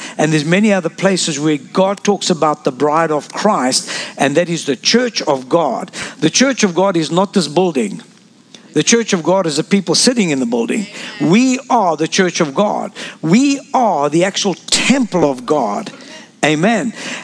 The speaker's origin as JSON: {"language": "English", "country": "Lebanon", "also_born_or_lived": "South Africa", "said": "I'm from Lebanon, born in South Africa"}